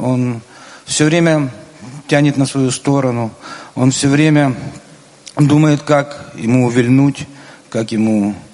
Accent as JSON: {"language": "Russian", "town": "Dnipro", "region": "Dnipropetrovsk Oblast", "country": "Ukraine", "said": "из Днепра."}